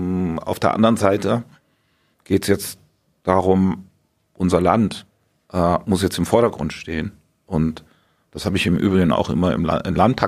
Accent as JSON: {"language": "German", "town": "Steißlingen", "region": "Baden-Württemberg", "country": "Germany", "tie": "born or raised there", "said": "da war ich in meinem Heimatdorf Steißlingen"}